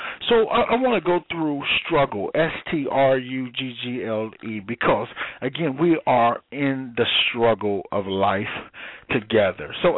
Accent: Midwest, United States; accent: country twang; you know, I'm from the Midwest, so it's a little country twang that I have.

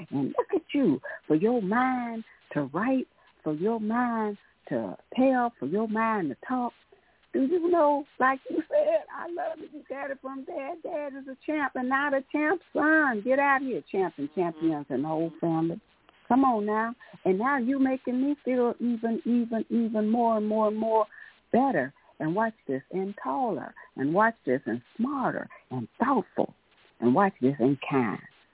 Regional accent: Texas, United States; from Texas, and you know what?

